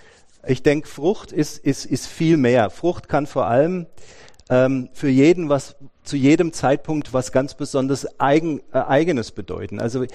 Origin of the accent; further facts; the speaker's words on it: Germany; dass wir als Deutsche, also ich zumindest, ja, sehr oft so gepolt sind